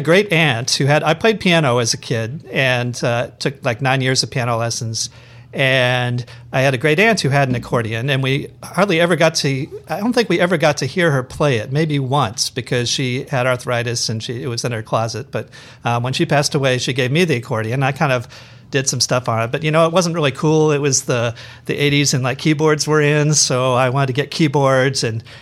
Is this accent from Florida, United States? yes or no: no; Louisville, Kentucky, United States; also born or lived in Chicago; now in Valparaiso, United States; I grew up in Louisville, Kentucky, and moved up. I went to the University of Chicago for college and kind of stuck around Chicago. Moved to Ogden Dunes because it was easier to get a house there than it was in Chicago.